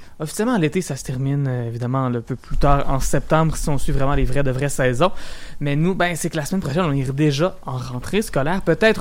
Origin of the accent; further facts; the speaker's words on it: Lévis, Quebec, Canada; Parce que moi, je viens de Lévis.